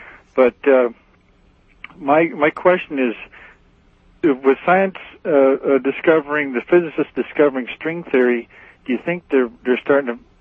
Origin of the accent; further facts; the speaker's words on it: Redding, California, United States; I'm from Redding, California.